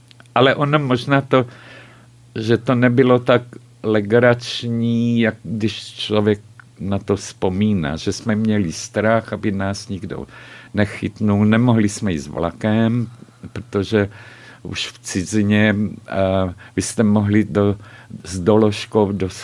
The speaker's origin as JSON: {"language": "Czech", "town": "Nové Zámky", "region": "Nitra Region", "country": "Slovakia", "said": "odkud jste? Já říkám Nové Zámky."}